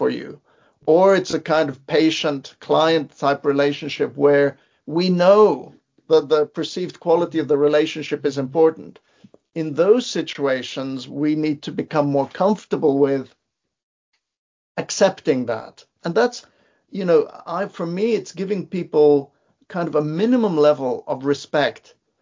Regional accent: Beirut, Beirut Governorate, Lebanon; I grew up in Beirut, Lebanon. You know, the time that I was growing up there, it was a war zone.

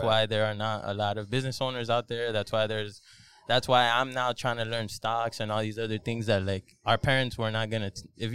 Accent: Miami, Florida, United States; Yeah, born and raised. I was born in Jackson

